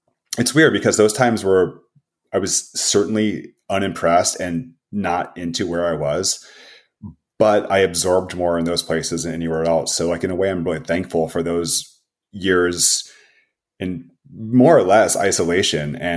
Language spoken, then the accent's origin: English; Virginia Beach, Virginia, United States; also born or lived in Florida / Germany; So you know, for growing up in Virginia Beach was very cool. Like it was heavy surf and skate and BMX culture.